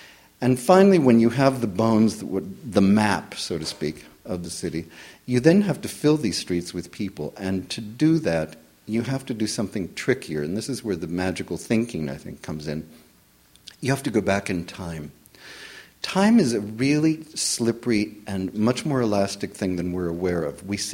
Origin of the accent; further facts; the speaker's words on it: United States; where the book would largely be set because I am an American